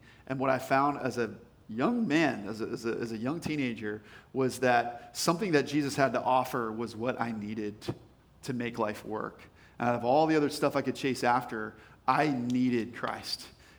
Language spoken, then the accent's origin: English; Hershey, Pennsylvania, United States; This is my story. I grew up in Hershey, Pennsylvania. I was the middle child with two siblings, older brother, younger sister.